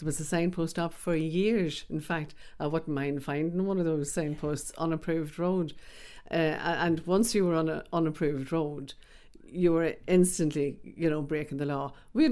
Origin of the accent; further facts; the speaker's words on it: Forkhill, Northern Ireland, United Kingdom; I was born and raised in Forkhill in South Armagh, not too far from Dundalk and not too far from Newry